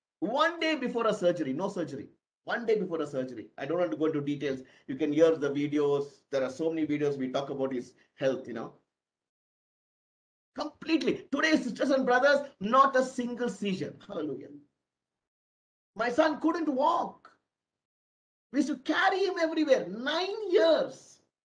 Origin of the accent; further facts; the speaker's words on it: India; English is a second language; are you from India? I said, yes, I'm from India.